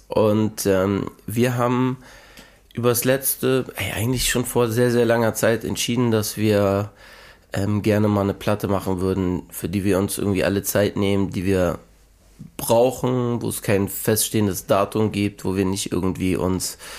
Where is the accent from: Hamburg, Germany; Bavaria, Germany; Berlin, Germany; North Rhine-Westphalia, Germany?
Hamburg, Germany; Ich komme aus Hamburg, St. Pauli, Schanze, also eigentlich eher Schanze, Ecke Altona Nord, Alsenplatz.